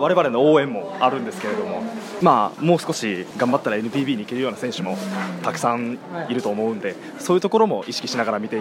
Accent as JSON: {"language": "Japanese", "region": "Osaka", "country": "Japan", "said": "関西から、大阪から来ています。"}